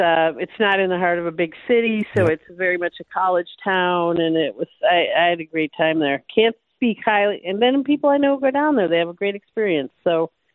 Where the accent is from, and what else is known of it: Bloomington, Minnesota, United States